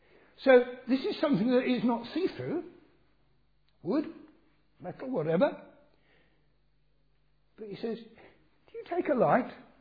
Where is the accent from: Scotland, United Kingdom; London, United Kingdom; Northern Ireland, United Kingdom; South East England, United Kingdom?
London, United Kingdom; Harrow; I never go past on the train, past my hometown, Harrow.